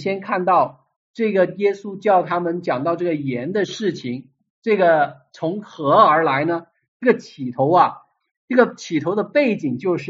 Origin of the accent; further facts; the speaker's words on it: Guangdong, China; 就是我们广东人喜欢这个，就是什么海边的人都是吃过什么咸鱼啊